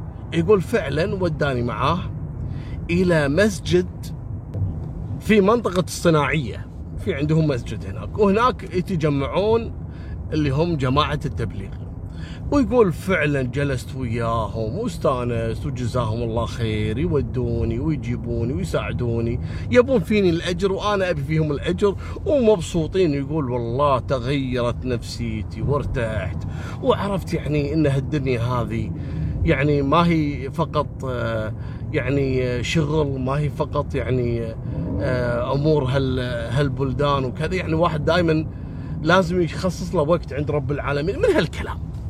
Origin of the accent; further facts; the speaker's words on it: Syria; now in Qatar; والله انا من سوريا واحنا من ضمن البرنامج وقطر ما قصرت جابتنا تعالجنا